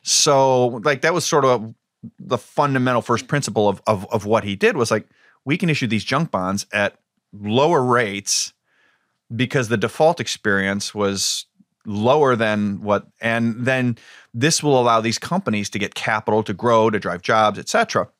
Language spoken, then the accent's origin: English; Strongsville, Ohio, United States; Look, when in 1992, in my hometown, at this town square, my hometown, Strongsville, Ohio, we had late October